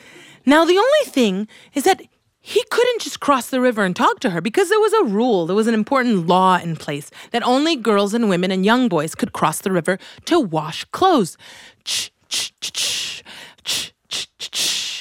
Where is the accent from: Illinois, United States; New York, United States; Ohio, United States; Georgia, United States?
Illinois, United States; Chicago; growing up in Chicago and traveling to Colombia, where my familia lives. We would always dance Colombian cumbia.